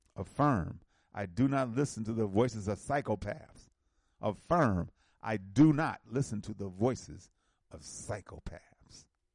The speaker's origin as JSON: {"language": "English", "country": "United States", "tie": "born there", "said": "Yes, I'm an American African because I was born here in America."}